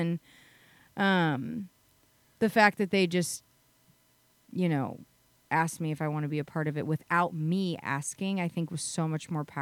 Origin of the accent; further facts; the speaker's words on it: St. Louis, Missouri, United States; St. Louis.